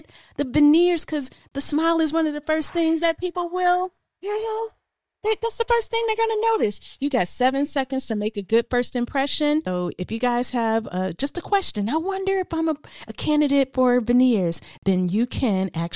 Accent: Flint, Michigan, United States; Because, you know, when you come for me, I am from Flint, Michigan.

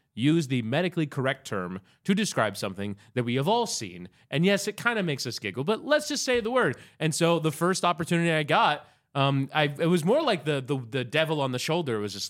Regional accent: Miami, Florida, United States; also born or lived in Hialeah; I'm from Miami. I was born in Hialeah.

